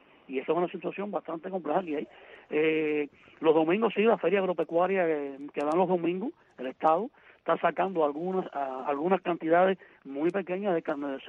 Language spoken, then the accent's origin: Spanish; Cuba; somos varios los cubanos que estamos en este problema